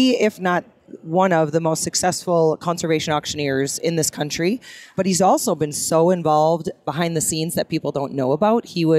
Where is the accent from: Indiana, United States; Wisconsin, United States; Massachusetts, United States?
Wisconsin, United States; Started out, I grew up in Wisconsin, and my dad really saw in me this love of nature and always being outdoors.